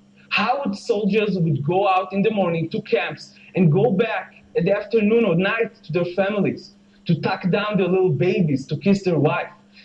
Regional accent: Jerusalem, Jerusalem District, Israel; English is a second language; I'm 28 years old. I'm from Jerusalem, born and raised in Jerusalem. I'm in actually seventh generation in Jerusalem.

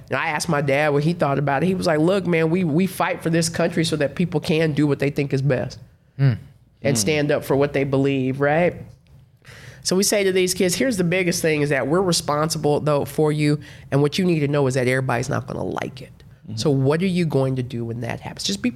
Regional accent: Alabama, United States; I'm from Alabama, drive to a wedding.

